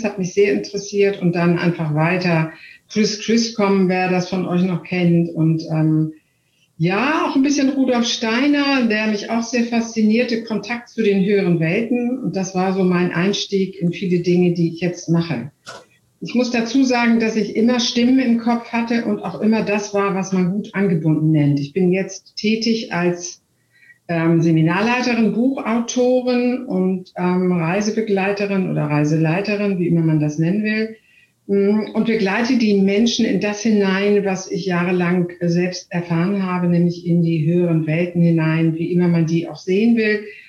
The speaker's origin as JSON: {"language": "German", "region": "Hamburg", "country": "Germany", "said": "Ich bin Hamburgerin und liebe Hamburg sehr."}